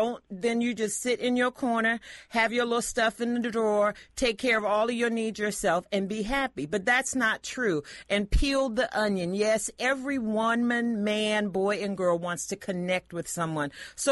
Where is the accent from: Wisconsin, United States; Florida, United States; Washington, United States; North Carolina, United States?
North Carolina, United States; I'm from North Carolina, and I told people on this station before, I believe in roles